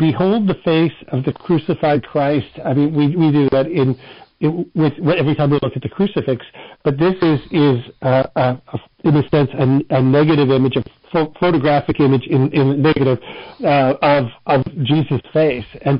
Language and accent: English; Canada; I grew up in Canada, and right now, hundreds of people are dying by what they call MAID, medical assistance in dying.